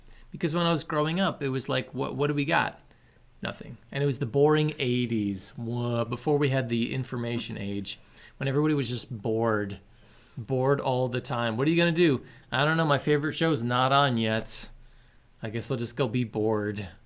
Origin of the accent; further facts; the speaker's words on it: Springville, United States; Springville, my hometown, that like we love and enjoy right now, what do we got?